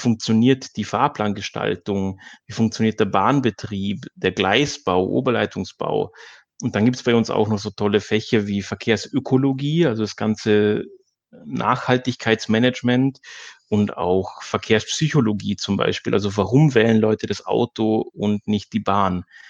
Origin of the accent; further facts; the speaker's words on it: Vorarlberg, Austria; now in Dresden, Germany; Ja, also als Österreicher, besser gesagt Vorarlberger, bin ich doch ein ziemlicher Exot an der Fakultät.